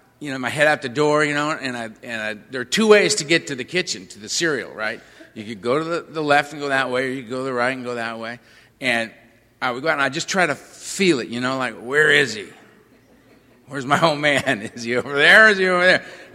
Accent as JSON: {"language": "English", "town": "Shreveport", "region": "Louisiana", "country": "United States", "said": "I'm an alcoholic. I'm from Shreveport."}